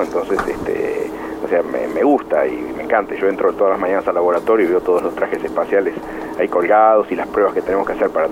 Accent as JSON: {"language": "Spanish", "town": "Cañuelas", "region": "Buenos Aires Province", "country": "Argentina", "tie": "born or raised there", "lives_now": "United States", "said": "yo soy de Cañuelas, provincia de Buenos Aires, y bueno, viví los primeros años de mi vida en el campo, en una, digamos, en una chácara que tenía mis abuelos con mis padres"}